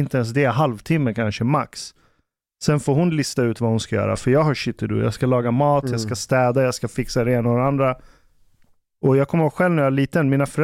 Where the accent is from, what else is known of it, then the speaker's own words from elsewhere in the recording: Ekerö, Stockholm County, Sweden; där jag växte upp på Ekerö, när jag var med kidsen därifrån, där alla var etniska svenskar.